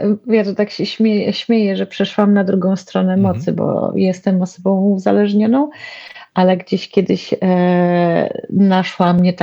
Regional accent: Warsaw, Masovian Voivodeship, Poland; Mieszkam, pochodzę, urodziłam się w Warszawie, natomiast na Podlasiu są moje korzenie, moi rodzice pochodzą z okolic Białegostoku, Łap

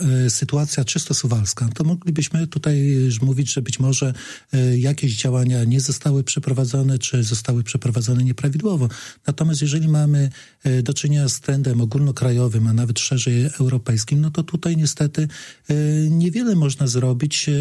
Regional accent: central Poland, Poland; now in Suwałki, Poland; Ja mogę powiedzieć, że nie jestem rodowitym suwalczaninem. Pochodzę z miasta podobnej wielkości, ale z centralnej Polski

